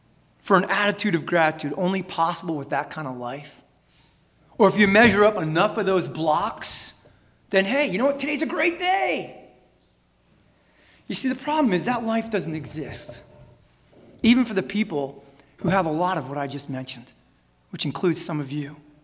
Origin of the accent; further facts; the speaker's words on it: Connecticut, United States; I grew up in Connecticut. My dad and parents did well. Spent my summers in Nantucket.